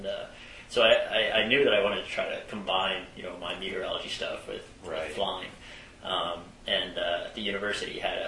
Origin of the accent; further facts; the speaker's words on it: Arizona, United States; No, I grew up in Arizona